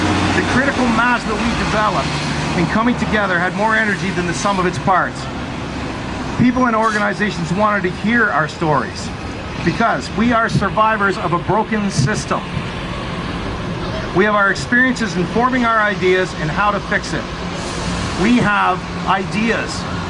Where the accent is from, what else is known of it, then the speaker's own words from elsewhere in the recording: Canada; I'm from the Om Janang First Nation, and I'm a survivor of the 60s scoop.